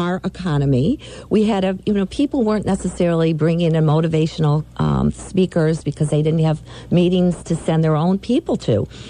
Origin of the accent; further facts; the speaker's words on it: Detroit, Michigan, United States; I was born in Detroit, and I've been in Michigan my whole life.